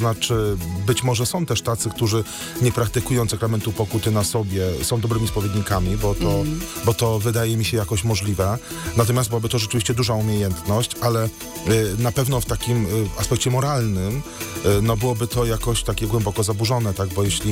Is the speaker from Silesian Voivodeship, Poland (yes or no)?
yes; Silesian Voivodeship, Poland; choć akurat u nas na Śląsku nie jest to praktykowane. Na Śląsku raczej rekolekcje są raz w roku